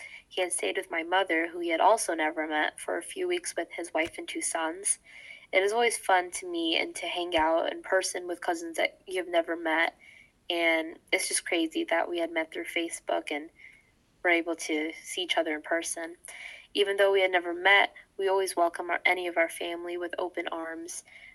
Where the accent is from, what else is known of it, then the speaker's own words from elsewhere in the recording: United States; Growing up in America, not really wealthy because of being immigrants, we had not had as many luxuries as most American-born families.